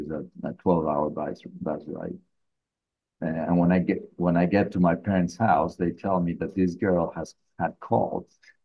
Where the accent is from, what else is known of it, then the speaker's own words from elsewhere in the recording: Argentina; moved away as an adult; now in United States; I'm from a very small town in rural Argentina. Met Pilar in Buenos Aires. We got married there and moved to the US 28 years ago, 27 years ago.